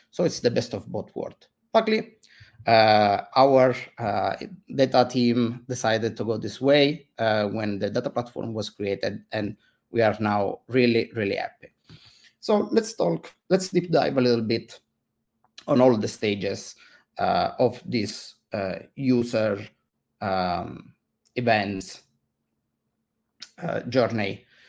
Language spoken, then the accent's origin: English; Italy; English is a second language; Funny thing from me, I'm from Italy, and I get to tell this a lot to all my coworkers.